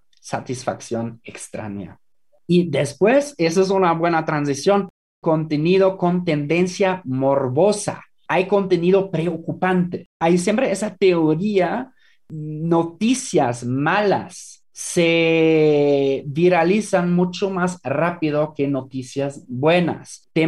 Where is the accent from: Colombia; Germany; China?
Germany; Spanish is a second language; now in Mexico; En Alemania, por ejemplo, en mi país de origen